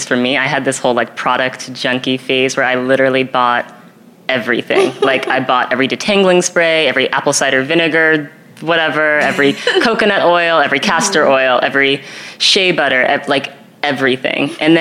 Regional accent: New York, United States; also born or lived in California; Like, I grew up here in New York, then I went to school in California.

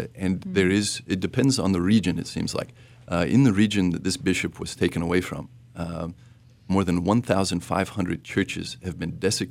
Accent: Nebraska, United States; You know, I'm from Nebraska.

